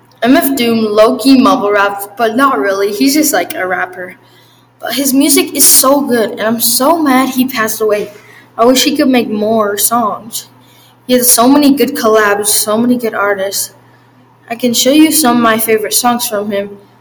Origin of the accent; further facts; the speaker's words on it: Utah, United States; from Utah, just a middle schooler who likes to listen to all kinds of music